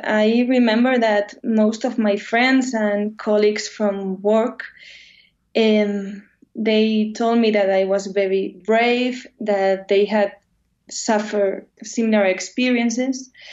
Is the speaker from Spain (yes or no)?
yes; Spain; I grew up in Spain, and during my youth, I didn't feel this was something important or to talk about.